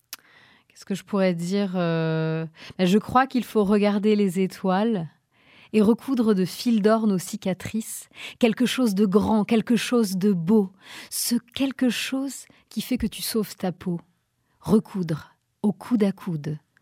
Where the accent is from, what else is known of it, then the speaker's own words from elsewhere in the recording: Nice, Provence-Alpes-Côte d'Azur, France; also born or lived in Rouen; je ne suis pas parisienne, je suis provinciale. Et ça aussi, je le dis dans le spectacle, en étant fière d'être provinciale, j'ai grandi à Nice et je suis née à Rouen. Vous voyez le mélange.